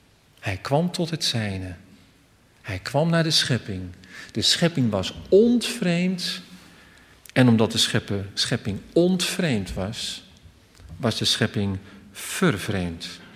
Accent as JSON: {"language": "Dutch", "town": "Alphen aan den Rijn", "region": "South Holland", "country": "Netherlands", "tie": "born or raised there", "said": "Toen ik terugkwam in Alphen aan den Rijn. In mijn geboorteplaats. In de plaats waar ik trots op was. In de plaats waar ik opgegroeid ben. Waar ik me thuis voelde."}